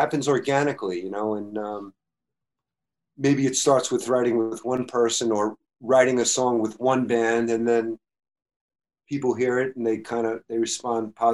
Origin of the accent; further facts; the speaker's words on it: Brooklyn, New York, United States; I grew up in Brooklyn, New York in the 60s and 70s, listening.